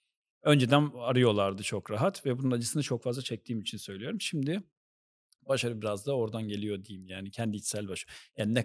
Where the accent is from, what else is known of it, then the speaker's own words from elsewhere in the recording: Ünye, Ordu, Turkey; also born or lived in Ankara; Ben de Ordu Ünyeliyim. Ankara doğumluyum ama.